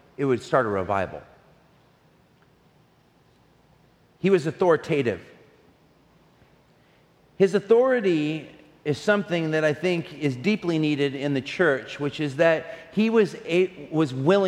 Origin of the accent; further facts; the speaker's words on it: Portland, Oregon, United States; But if anyone asks me, if I say I'm from Portland, they ask me two questions.